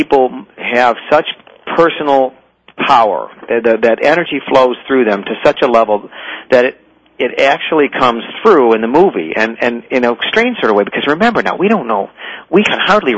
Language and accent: English; Detroit, Michigan, United States; is that, again, I'm this guy from Detroit.